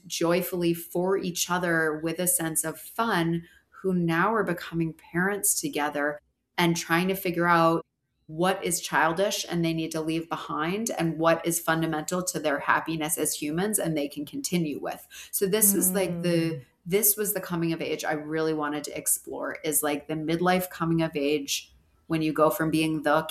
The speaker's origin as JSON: {"language": "English", "region": "Massachusetts", "country": "United States", "tie": "born or raised there", "said": "I grew up in Massachusetts, where, you know, the New England Patriots are actually the state religion."}